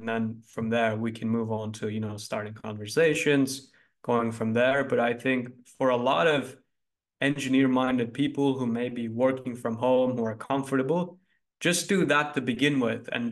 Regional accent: Turkey; moved away as an adult; now in United States; Yeah, I grew up in Turkey. So I lived in Turkey until I was 18. And then I went to school to LA, and that was my first time in the US.

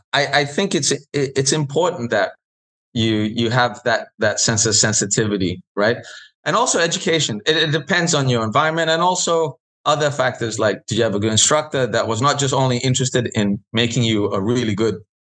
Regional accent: Sydney, New South Wales, Australia; Like growing up in Sydney, right?

